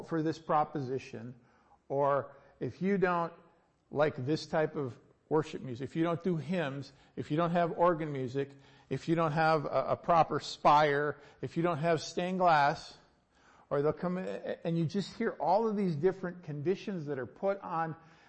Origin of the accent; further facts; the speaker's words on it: United States; is that just because I'm an American that I've always thought this?